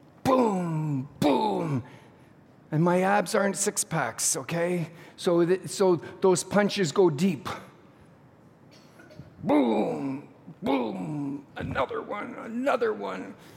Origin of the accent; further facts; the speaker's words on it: Montreal, Quebec, Canada; When I grew up in Montreal